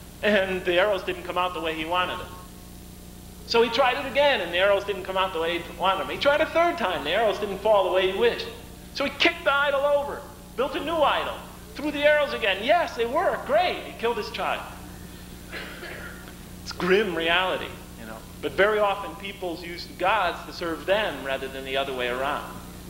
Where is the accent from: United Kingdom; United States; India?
United States; Bridgeport, Connecticut; You know, when I was a teenager growing up in Bridgeport, Connecticut, my gang or group was essentially white, mostly Italian Americans, although I'm German.